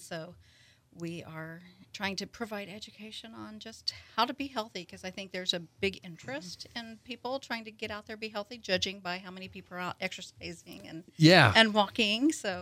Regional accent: Claflin, Kansas, United States; And so I decided, hey, this is close to home. I grew up in Claflin.

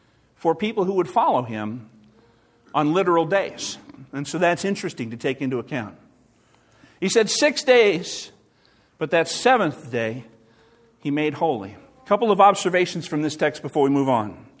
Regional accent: Southern United States, United States; I grew up in the South. You wouldn't even find someone mowing their grass on a Sunday.

